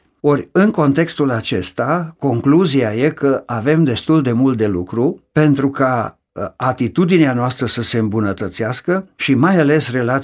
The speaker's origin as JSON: {"language": "Romanian", "country": "Romania", "said": "noi ar trebui, ca români, să ne luăm gândul de la ideea de joc"}